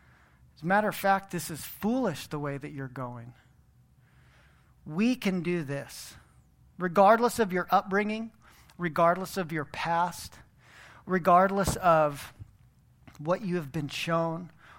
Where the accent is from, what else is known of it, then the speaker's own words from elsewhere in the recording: Aspen, Colorado, United States; I grew up in Aspen, Colorado.